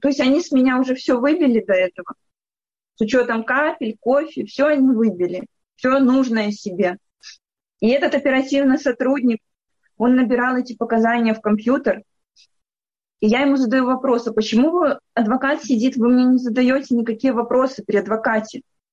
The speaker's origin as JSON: {"language": "Russian", "town": "Grodno", "region": "Grodno Region", "country": "Belarus", "tie": "born or raised there", "lives_now": "Minsk, Belarus", "said": "в родном городе, откуда я родом, в Гродно"}